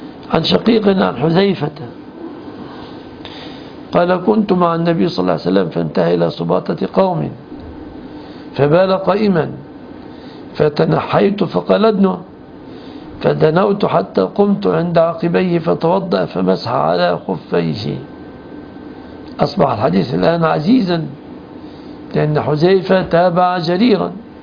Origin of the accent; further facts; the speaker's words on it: Egypt; كمصريين لهجة رديئة